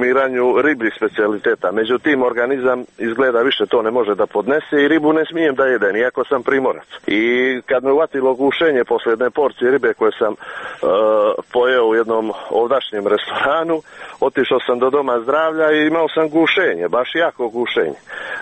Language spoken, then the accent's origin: Serbian; Montenegro; kod nas u Crnoj Gori